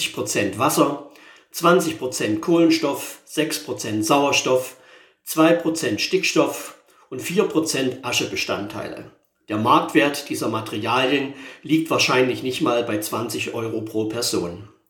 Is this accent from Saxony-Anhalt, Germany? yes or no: yes; Saxony-Anhalt, Germany; In meiner Heimat in der Nähe von Zeitz fuhren in den 70er Jahren die Mähdrescher zur Ernte aus